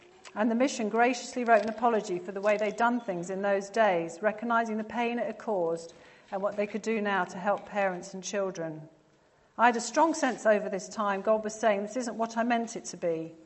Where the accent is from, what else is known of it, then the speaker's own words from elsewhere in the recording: England, United Kingdom; also born or lived in Malaysia; We came from England. Our parents were in the Philippines, or mine were, and we were at school in Malaysia. So we were actually living in three cultures.